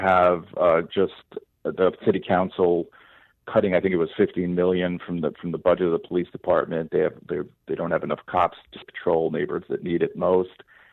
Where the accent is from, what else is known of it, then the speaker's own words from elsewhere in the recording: New York City, New York, United States; I mean, I grew up in New York, and in the 70s and 80s, or even the 90s, there were tons of, you know, there's crime. It was a dangerous place to be.